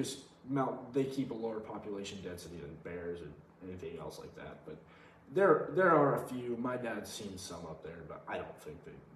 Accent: Troy, Idaho, United States; Oh, I am from Troy, Idaho. I've been my whole life. Right outside of Moscow, Idaho. That's a bigger town around there. Lewiston, Idaho, right around in there.

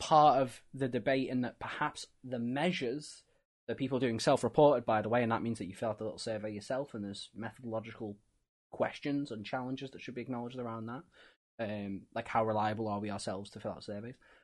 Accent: Liverpool, North West England, United Kingdom; I'm from Liverpool, I love football.

